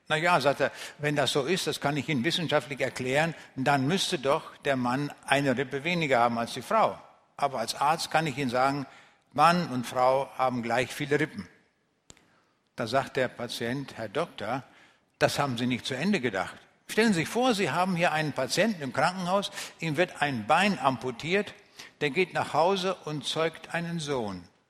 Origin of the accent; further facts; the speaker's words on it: Braunschweig, Lower Saxony, Germany; Ich komme aus Braunschweig, wer das hier nicht so kennt